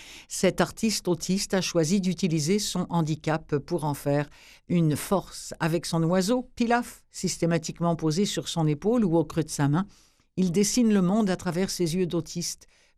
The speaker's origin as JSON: {"language": "French", "country": "France", "said": "comme moi, je viens de France."}